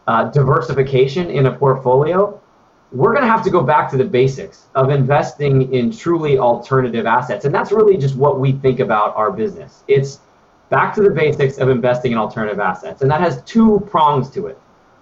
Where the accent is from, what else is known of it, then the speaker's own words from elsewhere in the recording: Denver, Colorado, United States; she and I grew up together in Denver and have known each other since middle school.